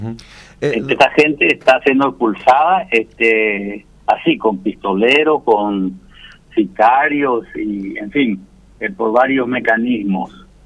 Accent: Paraguay; para que yo sea paraguayo

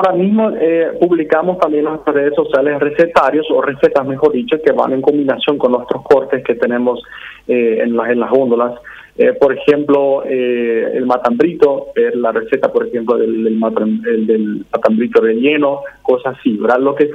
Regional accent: Paraguay; nosotros como paraguayos

